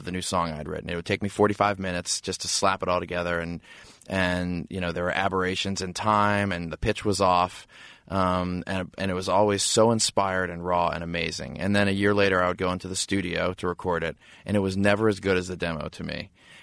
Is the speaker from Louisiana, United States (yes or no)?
yes; New Orleans, Louisiana, United States; So there are these two brothers that we grew up with in New Orleans.